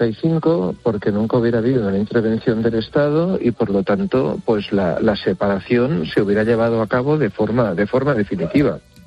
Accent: Catalonia, Spain; Mira, yo como catalán, ante todo, voy a decirte una cosa.

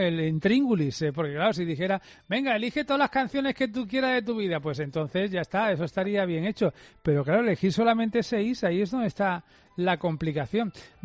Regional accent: Málaga, Andalusia, Spain; la gente que somos de Málaga

